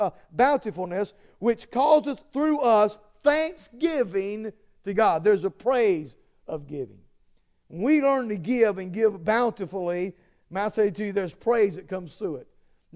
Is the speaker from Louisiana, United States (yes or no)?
no; Georgia, United States; I was born and raised in Georgia and lived all my life.